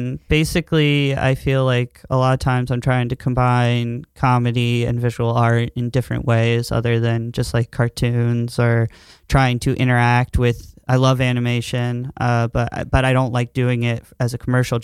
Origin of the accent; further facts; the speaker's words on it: Thurmont, Maryland, United States; In high school, in my hometown, I worked at an independent zoo in Thurmont, Maryland.